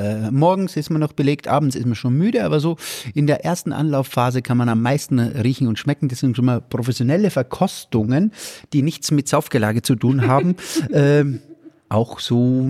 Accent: Styria, Austria; von einem großartigen Saftproduzenten aus meiner Heimat der Steiermark

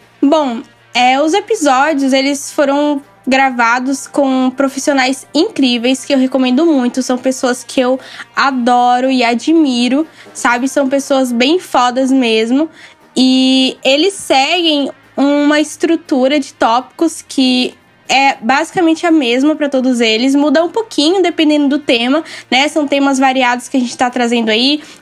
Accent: Bahia, Brazil; now in Florianópolis, Brazil; eu tenho 24 anos, sou de Capricórnio, sou da Bahia, mas atualmente eu moro nesta ilha bruxônica, que é Florianópolis.

